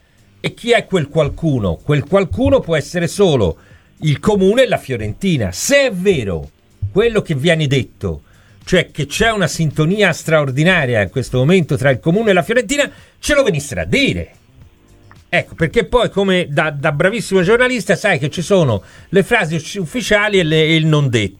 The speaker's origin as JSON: {"language": "Italian", "town": "Florence", "region": "Tuscany", "country": "Italy", "said": "ti spiego da fiorentino qual è la reazione che sta montando ora dopo ora"}